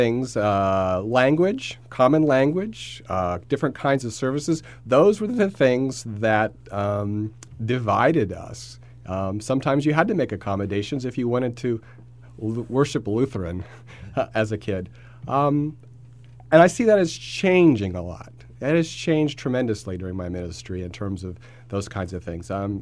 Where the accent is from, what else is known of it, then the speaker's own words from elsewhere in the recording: Midwest, United States; You know, where I grew up in the Midwest.